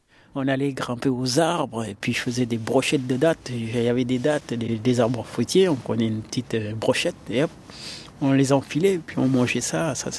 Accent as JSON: {"language": "French", "town": "Matema", "region": "Amhara", "country": "Ethiopia", "second_language": "French", "moved": "yes", "lives_now": "France", "said": "Je viens de Matema, c'est à côté de Gonder, c'est à 100 km de Addis Abeba. Matema, le petit bled."}